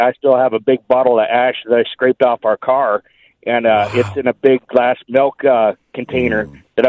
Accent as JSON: {"language": "English", "town": "Camas", "region": "Washington", "country": "United States", "tie": "born or raised there", "said": "Oh, I was 10 years old when Mount St. Helens blew up, and I watched the whole thing. Mm-hmm. I grew up in Camas."}